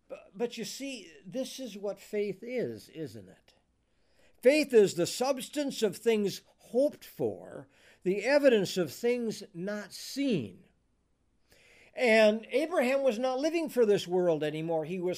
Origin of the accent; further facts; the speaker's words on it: La Crosse, Wisconsin, United States; But I was born and raised in La Crosse. So Beaver Dam was kind of a strange land.